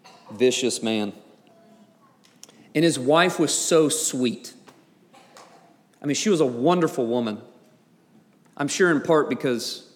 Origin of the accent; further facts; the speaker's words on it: Deep South, United States; But growing up in the Deep South, I know many people who heard sexist or racist things being said by older members of their families.